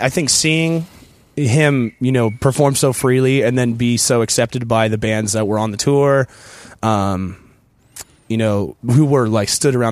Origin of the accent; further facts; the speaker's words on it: San Diego, California, United States; I was at a show when I was a kid, probably 12 years old, in my hometown, San Diego, and at our local venue is called Ground Zero.